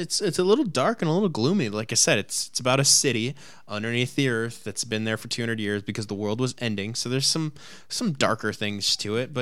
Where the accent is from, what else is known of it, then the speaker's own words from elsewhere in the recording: Cleveland, Ohio, United States; At least for me, it is, because I grew up in Cleveland.